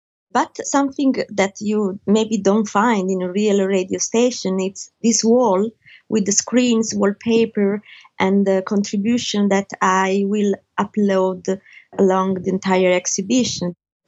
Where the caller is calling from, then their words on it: Rome, Lazio, Italy; I'm talking from Italy, in Rome, where I'm based.